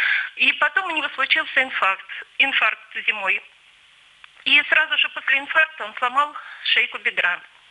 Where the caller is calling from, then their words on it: Belgorod Oblast, Russia; Я звоню из Белгородской области.